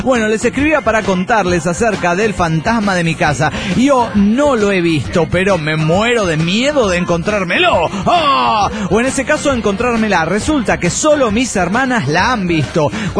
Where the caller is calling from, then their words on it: Pachuca, Hidalgo, Mexico; de Pachuca, Hidalgo, México.